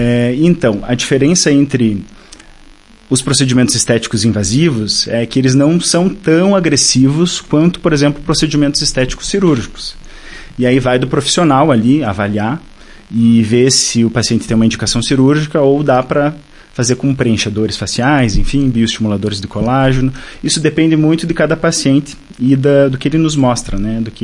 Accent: São José do Ouro, Rio Grande do Sul, Brazil; now in Bento Gonçalves, Brazil; Sou natural de São José do Ouro, atualmente moro em Bento Gonçalves

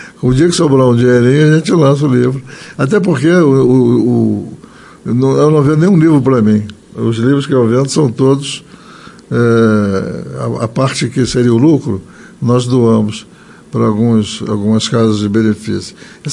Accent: Rio de Janeiro, Brazil; accent: carioca; Era o carnaval 66 e o meu sotaque de carioca chamava atenção.

